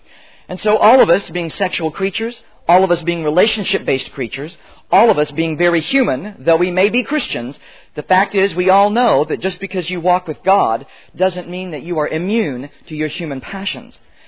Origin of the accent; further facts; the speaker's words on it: United States; now in New Zealand; We've been living now in New Zealand for the last 3 years, but I suppose my accent betrays my original homeland is the United States.